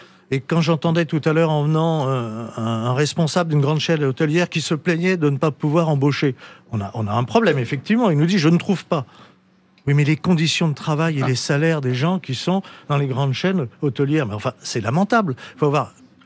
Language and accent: French; France; je suis un Européen convaincu parce que je suis Français, donc je suis Européen, je ne suis pas un Bruxellois